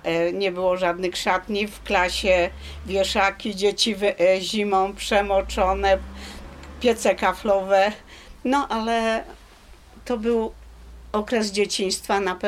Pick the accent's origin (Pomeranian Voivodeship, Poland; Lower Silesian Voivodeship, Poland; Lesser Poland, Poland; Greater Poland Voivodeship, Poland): Lower Silesian Voivodeship, Poland; Świdnica; born there; Mieszkali tam ja się urodziłam w Świdnicy po roku czasu